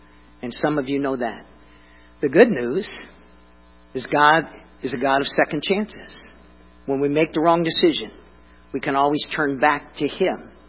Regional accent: Key West, Florida, United States; As a young boy growing up in Key West, Florida, I would sit outside, look at the clouds.

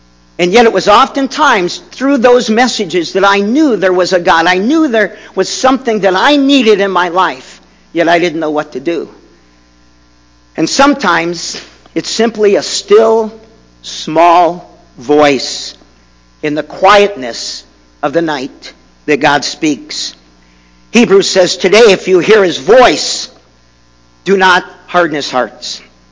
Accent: Key West, Florida, United States; As a young boy growing up in Key West, Florida, I would lay on my back out in a field next to the ocean

